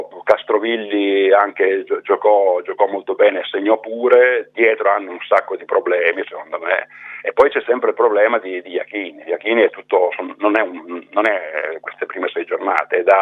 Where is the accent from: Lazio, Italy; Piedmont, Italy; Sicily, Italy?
Piedmont, Italy; Turin; essendo torinese